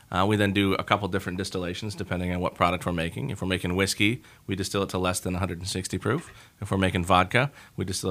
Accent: Ireland; I'm an Irish guy.

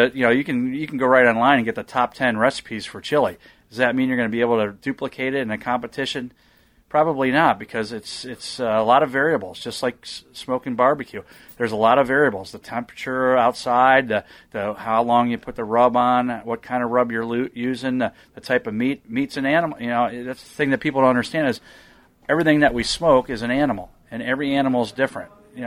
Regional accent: Midwest, United States; So I have the center, the heart of the United States, which I've been born and raised in the Midwest my whole life

